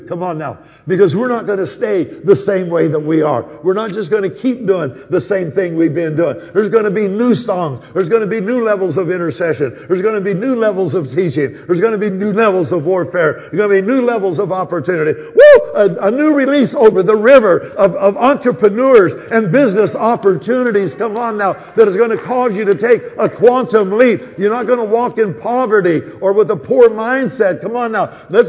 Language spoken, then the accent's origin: English; Colorado, United States; also born or lived in Indiana / Florida / Arizona; I was born and raised in Colorado. I'm a Coloradian, actually.